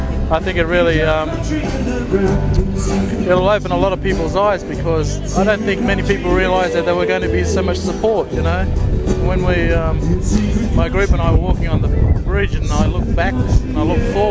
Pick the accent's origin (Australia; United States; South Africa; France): Australia; Kempsey, New South Wales